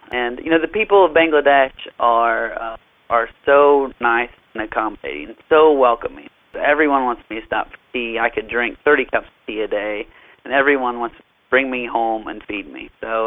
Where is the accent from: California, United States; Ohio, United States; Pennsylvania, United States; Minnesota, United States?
Ohio, United States; You know, I'm from Ohio, and we have long winters, so tropical paradises always sound nice.